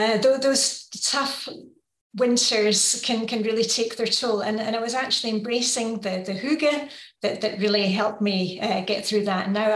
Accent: Edinburgh, Scotland, United Kingdom; also born or lived in Luxembourg; now in Denmark; I'm from Edinburgh in Scotland. I'd been working in Luxembourg for many years in Europe. And then we moved to Denmark

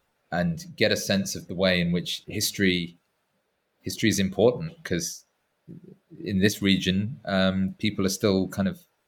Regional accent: England, United Kingdom; to me as an Englishman

